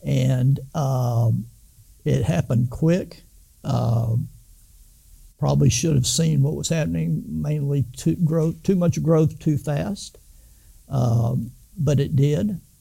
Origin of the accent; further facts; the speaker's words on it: Denton, Texas, United States; As I mentioned, Brenda and I grew up in Denton, and I met Brenda at North Texas State University there, which is now called UNT.